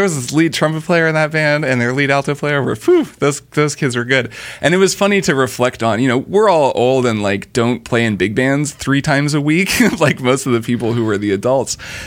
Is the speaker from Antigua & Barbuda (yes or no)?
no; Bloomington, Indiana, United States; I went back to my hometown of Bloomington, Indiana to play in an alumni jazz band from my old high school.